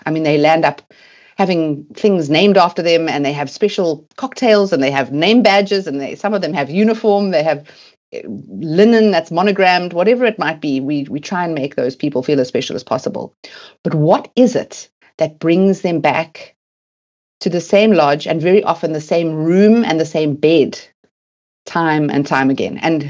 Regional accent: United Kingdom; And I mean, you know, we're so British.

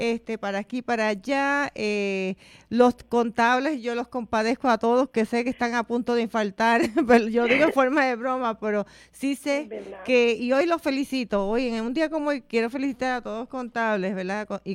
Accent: Puerto Rico; cumplir con estos deberes de nosotros como puertorriqueños

